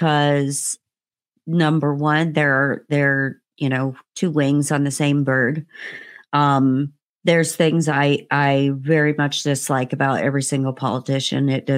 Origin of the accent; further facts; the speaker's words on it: Indiana, United States; I grew up in Indiana and doing very quote unquote redneckish things, right?